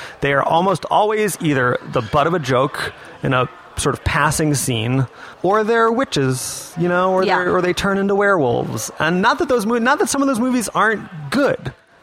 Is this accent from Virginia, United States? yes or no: yes; Virginia, United States; And we're from the Northern Virginia area, and … would play a show in DC around that time every December.